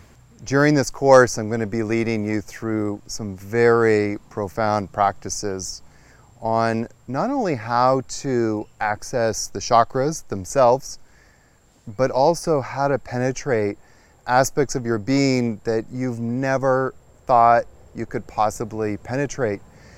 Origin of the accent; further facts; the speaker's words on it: New York, United States; I'm from New York, and everybody in New York is always like, what's in it for me?